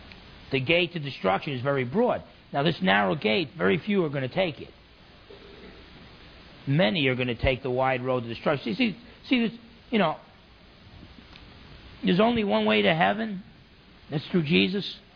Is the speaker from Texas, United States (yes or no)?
no; New Jersey, United States; I grew up in New Jersey. Men don't cry.